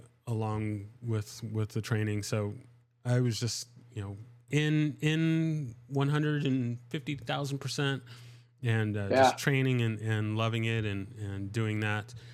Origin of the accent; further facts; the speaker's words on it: San Diego, California, United States; Well, so I left, I'm from San Diego, and I left the Kenpo school in 96 when I joined the Army.